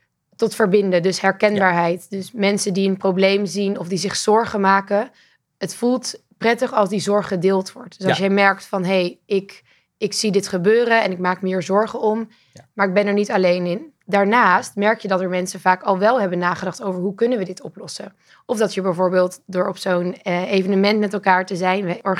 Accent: Herpt, North Brabant, Netherlands; also born or lived in Vlijmen; Ik ben geboren in Brabant, in Vlijmen. Een klein dorpje naast Den Bosch. En maar al vroeg verhuisd naar nog een kleiner dorpje. Dat dorpje heette Herpt. 750 inwoners in Rotonde.

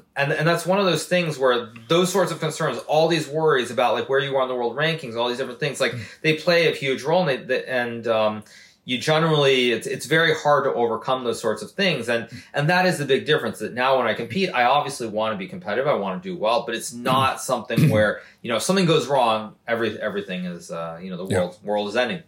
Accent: United States; with myself growing up in the United States, pretty much from the time that I was 18, 19 years old, none of this stuff existed.

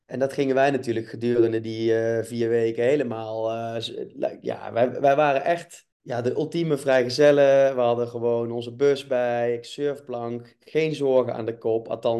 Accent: Nijmegen, Gelderland, Netherlands; Ik kom ook uit Nijmegen oorspronkelijk.

